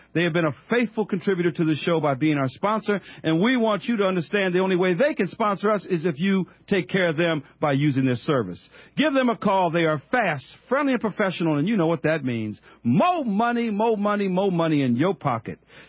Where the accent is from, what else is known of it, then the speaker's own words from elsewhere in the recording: United States; Because I am an American, no hyphen.